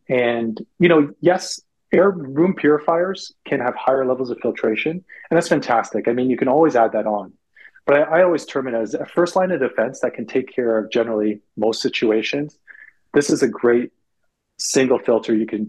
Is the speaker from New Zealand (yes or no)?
no; Toronto, Ontario, Canada; now in California, United States; I'm from Canada originally. I grew up in Toronto near the Great Lakes.